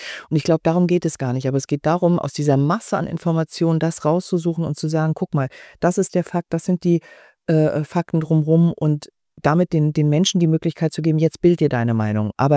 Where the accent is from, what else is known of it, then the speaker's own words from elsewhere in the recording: Schwerin, Mecklenburg-Vorpommern, Germany; born there; weil ich bin gebürtige Schwerinerin